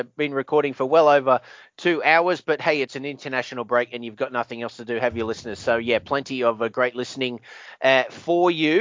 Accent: Australia; Although of course, as an Australian, mean? Yeah, it's always tears me up to to have to see the Socceroos go through the playoffs

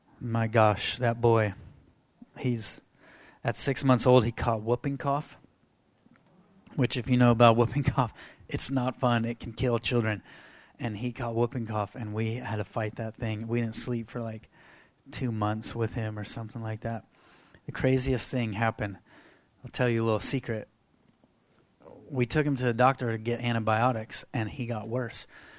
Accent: California, United States; So I'm from California, and I work at Bethel Church in Redding.

